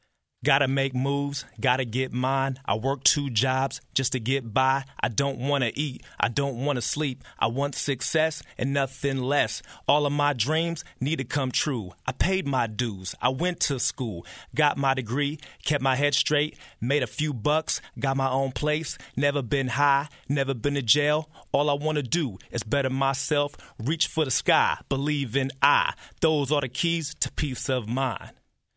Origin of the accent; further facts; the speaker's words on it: Wilmington, Ohio, United States; also born or lived in Xenia, United States; You know, I grew up in Wilmington for about 10 years, and then my mom and I, we moved to Xenia. And then while I lived in Xenia, I went to school in Yellow Springs.